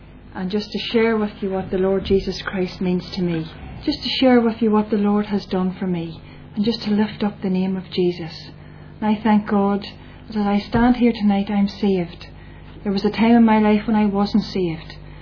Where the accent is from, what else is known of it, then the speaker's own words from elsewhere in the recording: Magherafelt, Northern Ireland, United Kingdom; Well, I was brought up just outside Macrofelt. I'm the youngest of four girls.